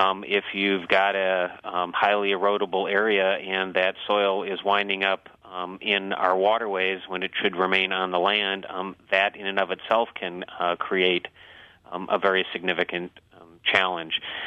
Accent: Michigan, United States; also born or lived in Ohio / Wisconsin; I was born and raised in Michigan, spent over a decade in Ohio, and have been in Wisconsin for 15 years.

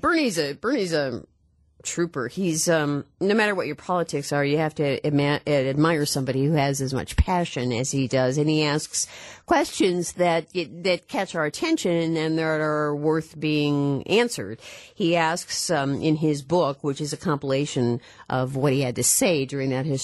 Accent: India; also born or lived in England / United States; I grew up in the whole world. I grew up in India. I grew up in England. I grew up in the United States.

